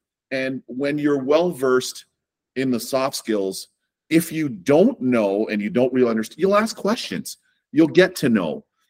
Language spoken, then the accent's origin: English; Toronto, Ontario, Canada; I've heard my buddies in Germany that I grew up with in Toronto